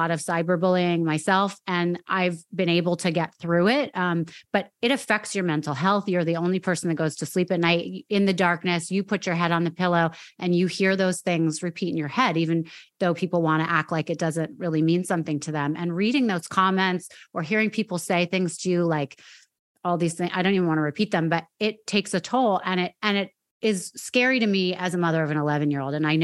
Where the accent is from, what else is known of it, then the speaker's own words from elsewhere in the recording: Manhattan, New York, United States; I grew up in Manhattan. I went to an all-girls private school.